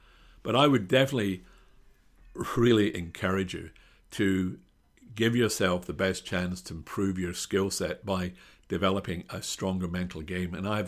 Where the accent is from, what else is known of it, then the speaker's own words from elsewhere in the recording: Glasgow, Scotland, United Kingdom; I come from Glasgow in Scotland. And in Scotland, and maybe in Britain, we're very, not territorial, but everyone goes out of their way not to invade other people's space.